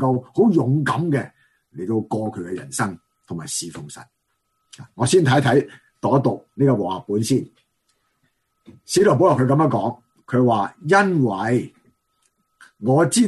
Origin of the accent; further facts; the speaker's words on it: China; 即系我哋中国人比较谦厚啲嘅，同埋咧比较咧就即系点啊，内敛啲嘅吓